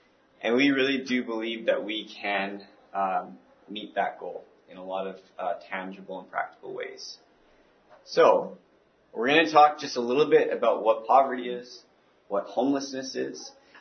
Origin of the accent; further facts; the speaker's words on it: Prince Rupert, British Columbia, Canada; I am from Prince Rupert, BC.